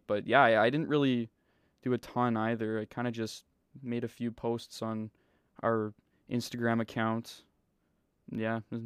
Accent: Winnipeg, Manitoba, Canada; We're from Winnipeg, Manitoba.

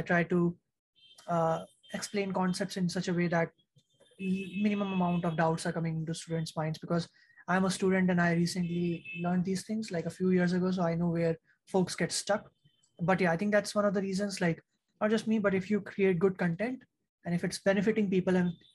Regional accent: India; I'm a student from India.

